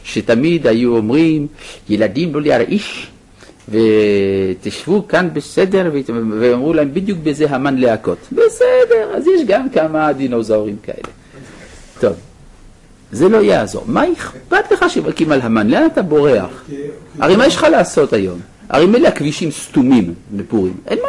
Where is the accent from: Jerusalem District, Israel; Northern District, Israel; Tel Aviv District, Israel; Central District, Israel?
Jerusalem District, Israel; Jerusalem; אנחנו ירושלמים מפונקים